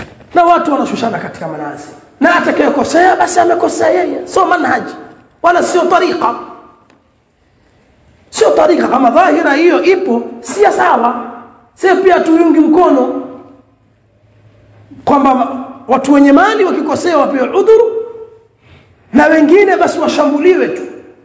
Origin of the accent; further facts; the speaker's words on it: Pangani, Tanga Region, Tanzania; Au tutoe mifano kule kwetu Pangani, mahizbi wenzio.